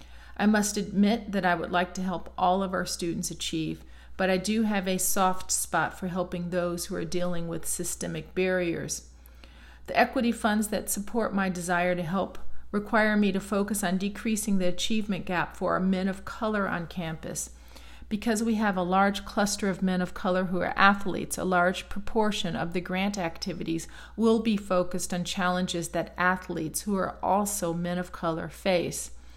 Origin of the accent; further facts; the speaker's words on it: Chicago, Illinois, United States; I grew up in Chicago, and I'm the last of seven children.